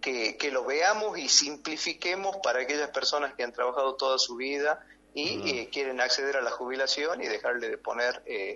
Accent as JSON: {"language": "Spanish", "country": "Argentina", "said": "para la nación como argentinos será, digamos, un logro muy importante."}